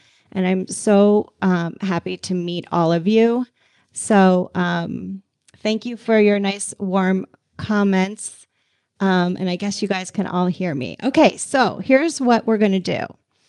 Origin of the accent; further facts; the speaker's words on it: Boca Raton, Florida, United States; And I am from Boca Raton, Florida.